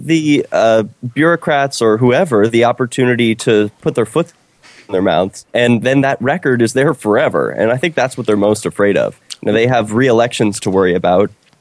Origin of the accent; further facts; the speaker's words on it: New Jersey, United States; also born or lived in Philadelphia; I'm from New Jersey and Philadelphia area originally.